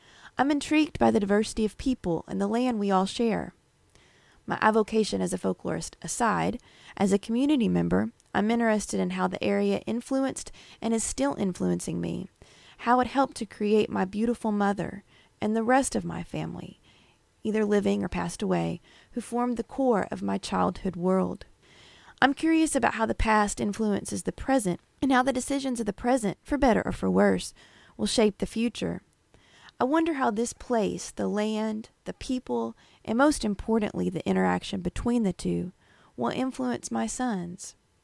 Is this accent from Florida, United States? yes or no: no; Dardanelle, Arkansas, United States; Both sides of my family have lived in Yell County, Arkansas for generations. I grew up in Dardanelle, right on the Arkansas River, across the water from the larger town, relatively speaking, of Russellville.